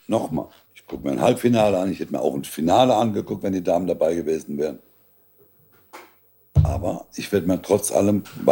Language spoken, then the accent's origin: German; Rhineland-Palatinate, Germany; Wenn du in der Pfalz geboren bist, bist du Pfälzer dein Leben lang. Und das ist immer noch meine Heimat. Pfälzer ist Pfälzer. Da führt kein Weg dran vorbei. Da kannst du 30 Jahre lang woanders wohnen. Ich bin Pfälzer.